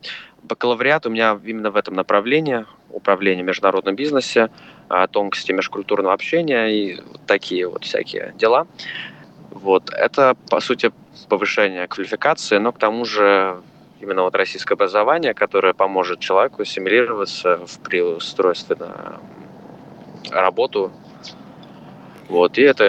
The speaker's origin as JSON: {"language": "Russian", "country": "Australia", "tie": "born or raised there", "also_born_or_lived": "Saint Petersburg, Russia", "said": "Мне 23 года. Родился в Петербурге примерно с 3 или с 4 лет, живу в Австралии. Ну, протяжении, наверное, почти 20 лет"}